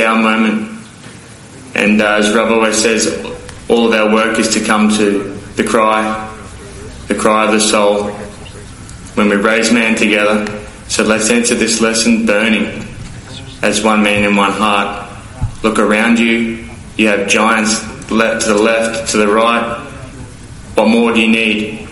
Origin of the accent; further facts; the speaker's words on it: Brisbane, Queensland, Australia; from Brisbane, Australia